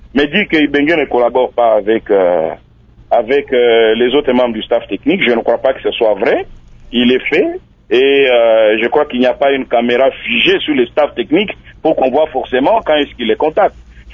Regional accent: DR Congo; puisqu'on est congolais, patriote, nationaliste

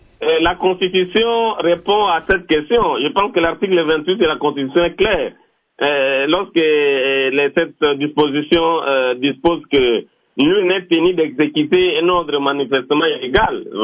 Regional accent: Mbandaka, Équateur, DR Congo; chez moi, à l'Équateur, ici, en Bandaka

